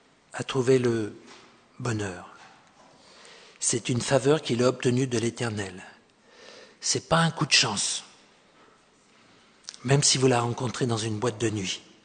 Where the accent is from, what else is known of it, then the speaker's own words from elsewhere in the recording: France; Je peux me permettre de dire ça parce que je suis Français.